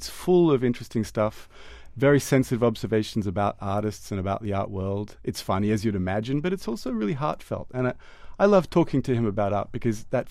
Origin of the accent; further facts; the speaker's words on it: Australia; As an Australian